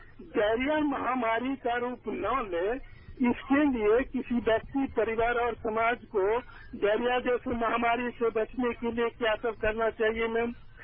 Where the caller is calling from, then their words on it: Basatpur, Bihar, India; गांव बसतपुर जिला दरभंगा बिहार से बोल रहा हूँ।